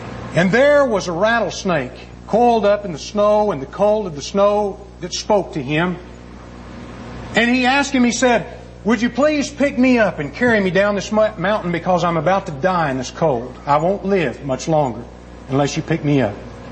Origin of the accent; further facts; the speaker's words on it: Oklahoma, United States; growing up in Oklahoma with my Indian heritage, I kind of like the story.